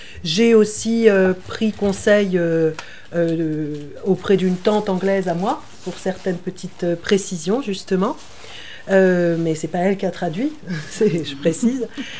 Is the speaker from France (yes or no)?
yes; France; first language fr; en tant que française, j'aurais plutôt dû traduire de l'anglais vers ma langue.